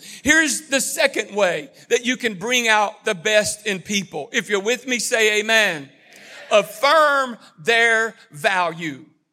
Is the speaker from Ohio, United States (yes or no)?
yes; Cleveland, Ohio, United States; This was from a young lady that I grew up with in Cleveland and the church that my dad pastored there.